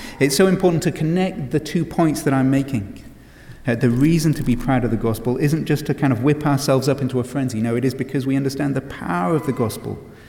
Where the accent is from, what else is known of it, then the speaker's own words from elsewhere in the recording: England, United Kingdom; Don't forget that I'm English. The English aren't known for getting overly excited about anything, except maybe Premier League soccer.